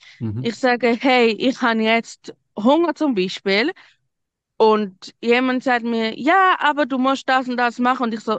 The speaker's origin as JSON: {"language": "German", "region": "Zurich", "country": "Switzerland", "tie": "born or raised there", "said": "ich bin in Zürich aufgewachsen"}